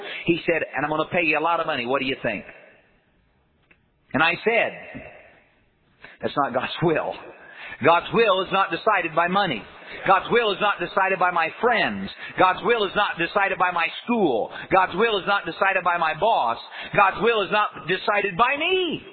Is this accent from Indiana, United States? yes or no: yes; Indiana, United States; I'm from Indiana. When you're from Indiana, you're born with a pacifier in your mouth and a basketball in your hand.